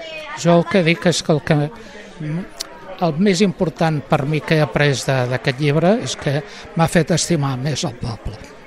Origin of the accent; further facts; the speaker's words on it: Barcelona, Catalonia, Spain; moved away as an adult; jo vaig néixer a Barcelona i fins a l'any... vaig viure a Barcelona els 60 primers anys de la meva vida. Ara ja tinc 75 i visc aquí des de fa 15 anys.